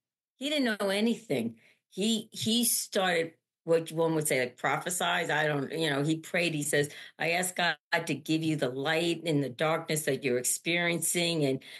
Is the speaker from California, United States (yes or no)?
no; Syosset, New York, United States; And I was like, oh, I'm from Long Island. So we talk. And she happened to be, and the two priests that were with her, one priest I knew, he had my confirmation. Like, he was a priest of my parish when I was a kid in Syosset.